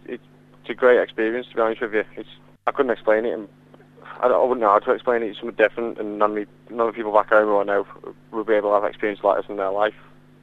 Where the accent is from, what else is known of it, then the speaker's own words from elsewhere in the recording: United Kingdom; now in Afghanistan; obviously I'm from the UK, I'm not from Afghan, and the language barrier there's many different languages over here.